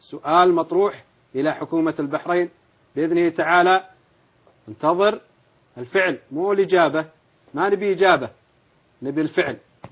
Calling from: Riyadh, Riyadh Province, Saudi Arabia

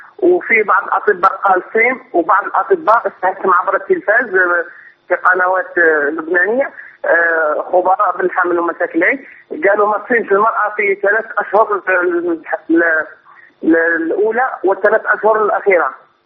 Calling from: Algeria; إحنا نسموها عندنا في الجزائر بالفرنسي

